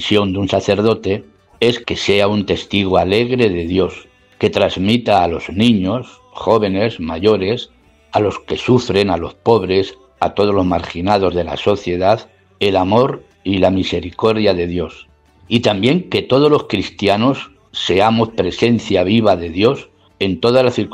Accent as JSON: {"language": "Spanish", "town": "Torrenueva", "region": "Castilla-La Mancha", "country": "Spain", "tie": "born there", "said": "Nací en Torrenueva en el año 1946."}